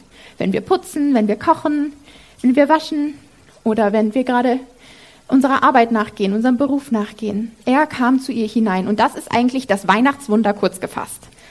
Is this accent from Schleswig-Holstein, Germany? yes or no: no; Freinsheim, Rhineland-Palatinate, Germany; wo ich herkomme, dann sage ich, aus der Pfalz, so die Gegend, so in der Nähe von Mannheim. Und dann, wenn sie nachfragen, dann sage ich Freinsheim.